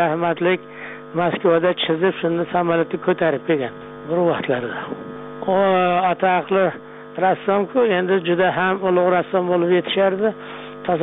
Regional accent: Qashqadaryo Region, Uzbekistan; Shu yerda meni Qashqadaryoda tug'ilib o'sganman.

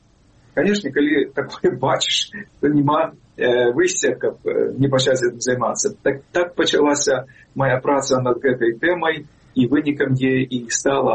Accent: Brest, Brest Region, Belarus; Ну, я ж сам родом з Берестя.

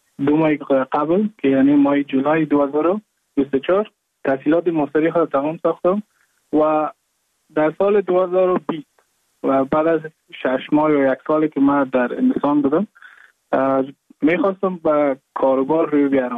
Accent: Mazar-i-Sharif, Balkh, Afghanistan; moved away as an adult; now in Goa, India

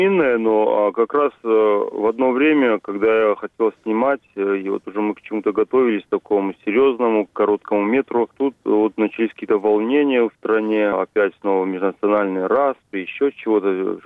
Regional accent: North Ossetia–Alania, Russia; Я осетин. И как ни странно, вот в Осетии эта тема была бы непонятна, потому что лично у нас вот в Осетии, во Владикавказе, в Северной Осетии, в Южной Осетии

